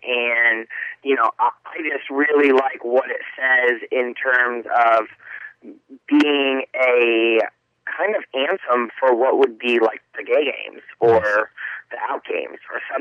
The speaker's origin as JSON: {"language": "English", "town": "Naples", "region": "Florida", "country": "United States", "tie": "born or raised there", "said": "this was the first opportunity that I was able to sit in what was closest to my hometown in Naples, Florida"}